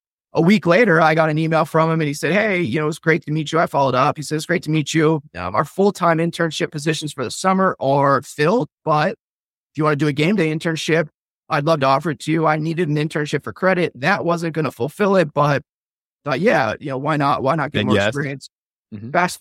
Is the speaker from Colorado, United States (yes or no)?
yes; Denver, Colorado, United States; And again, growing up in Denver, I played hockey. I was a diehard Avs fan, a diehard Nuggets fan.